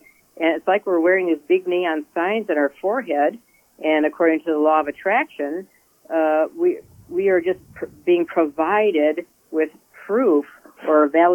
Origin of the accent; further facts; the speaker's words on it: Milwaukee, Wisconsin, United States; moved away as an adult; also born or lived in Chicago; I was raised in Milwaukee, and when I was 18, I moved to Chicago